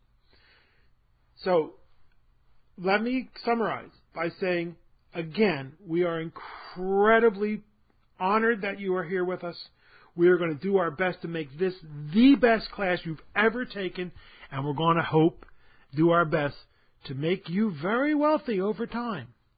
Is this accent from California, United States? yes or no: no; Philadelphia, Pennsylvania, United States; I'm from Philadelphia, and I tell you, folks, the weather is evil there.